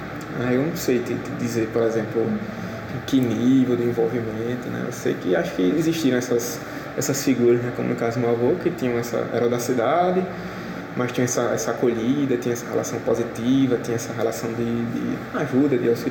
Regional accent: Sapé, Paraíba, Brazil; Tenho 22 anos, resido, felizmente ou infelizmente, desde que nasci em Sapé.

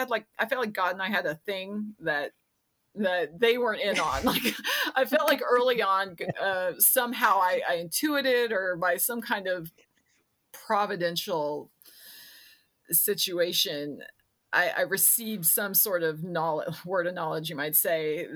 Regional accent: Fayetteville, Arkansas, United States; So I grew up in Arkansas, Fayetteville, Arkansas

